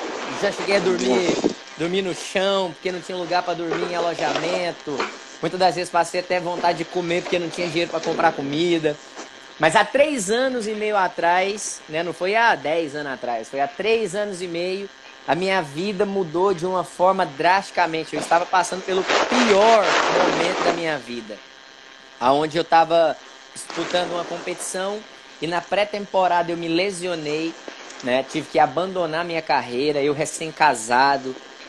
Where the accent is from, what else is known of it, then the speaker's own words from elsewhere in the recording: Caldas Novas, Goiás, Brazil; now in Goiânia, Brazil; eu tenho 27 anos de idade, eu sou natural da cidade de Caldas Novas, mas eu moro na capital de Goiás, em Goiânia, há 8 anos